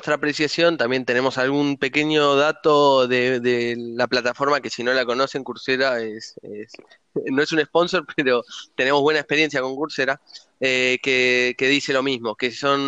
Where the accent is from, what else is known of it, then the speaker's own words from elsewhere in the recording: Argentina; particularmente yo no tengo ciudadanía europea, soy argentino